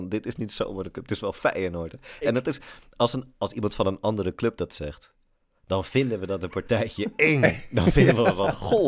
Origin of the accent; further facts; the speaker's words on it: Almere, Flevoland, Netherlands; Dat klopt. Ik kom uit Almere. Ik ben daar geboren en getogen.